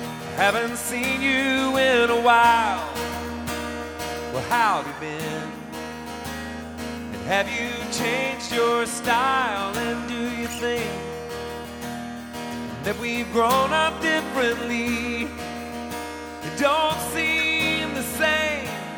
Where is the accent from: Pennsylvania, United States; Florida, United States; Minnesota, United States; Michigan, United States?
Florida, United States; Quincy; Several years ago, I was a teenager growing up in Quincy, Florida.